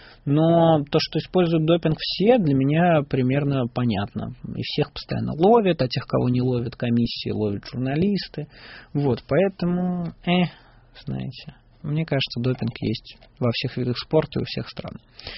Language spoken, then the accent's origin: Russian; Russia; Я родился в России, всю жизнь здесь живу, мне здесь очень нравится. Я российский и русский патриот